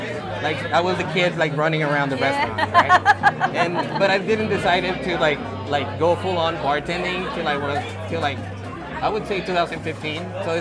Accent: Tijuana, Baja California, Mexico; also born or lived in Mexicali; now in San Diego, United States; I am also from Tijuana. Was born in Mexicali, raised in Tijuana, and now I bartend here in San Diego.

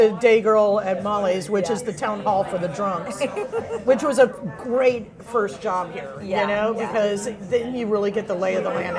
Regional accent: Florida, United States; Yeah, I'm from Florida, but you keep it over there.

